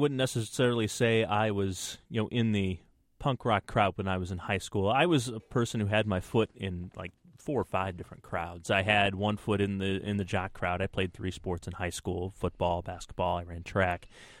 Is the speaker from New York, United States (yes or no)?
no; Iowa, United States; Like for me, growing up in Northeast Iowa, I don't even know where I would have heard most of those bands